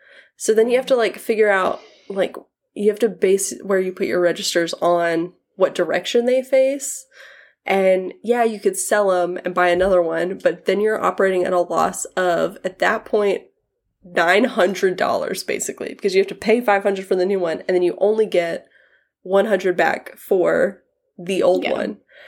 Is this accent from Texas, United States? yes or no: yes; Texas, United States; Like, we're from Texas. Like, we just do big grocery stores or, like, a corner store